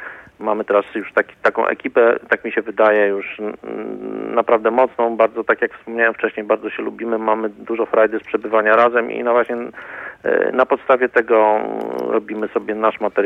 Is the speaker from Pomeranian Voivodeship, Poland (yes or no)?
yes; Gdynia, Pomeranian Voivodeship, Poland; Ja jestem z Gdyni